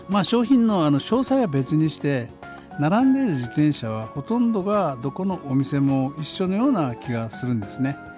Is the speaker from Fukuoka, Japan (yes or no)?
yes; Fukuoka, Japan; 私九州は福岡の出身だから言える一日の過ごし方をちょっと話したいと思います。なぜ九州育ちが関係あるかといえばですね、福岡県の夏の暑さ、特に8月半端じゃないんですね